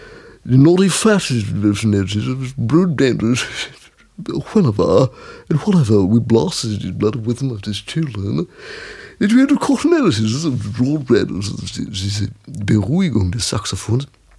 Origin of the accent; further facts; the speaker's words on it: Switzerland; Und als Schweizer der Deutsche gegenüber oft kam man in die Rolle kommen.